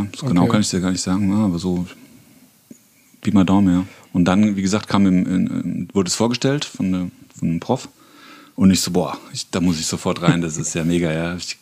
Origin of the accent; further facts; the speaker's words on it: Bürgstadt, Bavaria, Germany; ich komme aus Miltenberg, Bürgstadt, genauer gesagt, direkt nebendran. Genau, und wohne aber schon seit über 20 Jahren mittlerweile, ja.